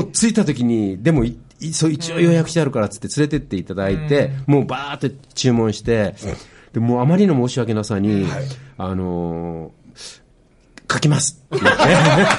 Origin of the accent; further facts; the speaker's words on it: Kyushu, Japan; now in Tokyo, Japan; 僕はあの九州ですからね、出身が、で東京で暮らしてて、